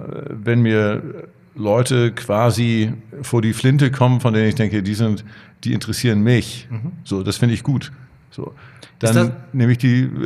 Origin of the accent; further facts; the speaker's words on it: Hamburg, Germany; born there; So, aber ich bin in Hamburg geboren